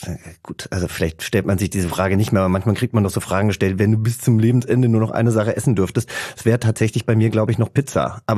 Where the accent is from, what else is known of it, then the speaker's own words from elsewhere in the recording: Hesse, Germany; Und ich komme aus Langens. Das ist wiederum ein kleines Dorf, ungefähr 15 Kilometer entfernt.